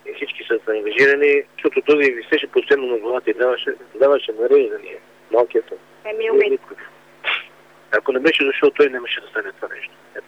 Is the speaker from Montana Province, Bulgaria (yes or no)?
yes; Montana, Montana Province, Bulgaria; Ние сме от Монтана. Ние пътуваме на първа смена, ставаме в 4.30 5 часа тръгваме от Монтана